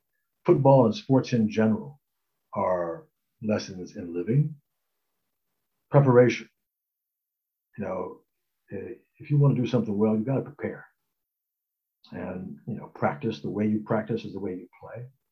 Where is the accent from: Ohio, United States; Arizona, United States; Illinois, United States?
Ohio, United States; As I said, I'm from Ohio.